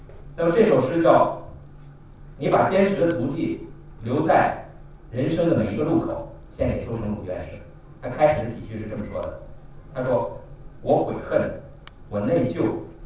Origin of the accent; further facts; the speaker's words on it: China; 和其他老师所表达的我们中国人的这个奋斗的历史